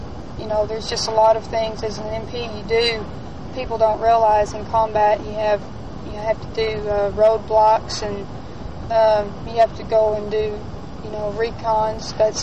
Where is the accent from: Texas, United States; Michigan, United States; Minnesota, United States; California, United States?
Texas, United States; Plainview; I'm from Texas, a little town called... I went to school in Lockmead, Texas. I was born in Plainview, Texas, which is in between Lubbock and Amarillo.